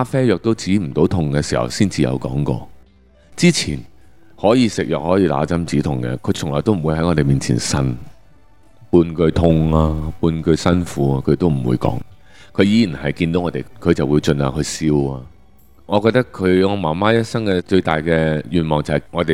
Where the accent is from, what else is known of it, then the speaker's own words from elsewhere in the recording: Chaozhou, Guangdong, China; 加上我哋潮州人咧，又比较重男轻女啲。